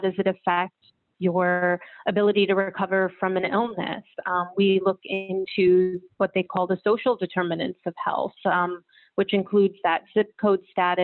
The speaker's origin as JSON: {"language": "English", "region": "New York", "country": "United States", "tie": "born or raised there", "said": "I'm a New Yorker. I grew up in upstate New York, spent over a decade in New York City, and have had the pleasure of recently moving to Long Island"}